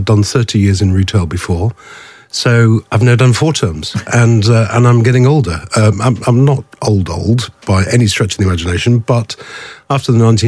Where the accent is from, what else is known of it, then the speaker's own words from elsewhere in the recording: Australia; We did emigrate to Australia when I was 5. My family were £10 bombs. My dad was a boilermaker. My mum a seamstress. And they went to Australia to follow that dream.